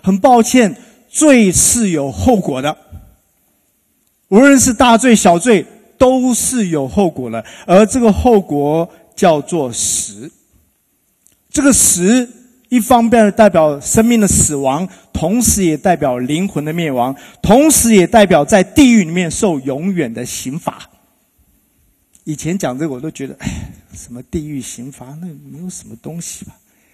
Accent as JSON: {"language": "Chinese", "country": "China", "said": "那么其实我们中国人在说，到底人性本善还是人性本恶？"}